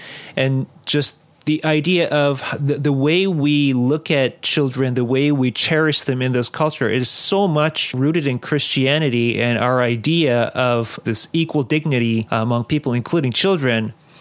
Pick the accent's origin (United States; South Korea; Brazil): South Korea; I grew up in Korea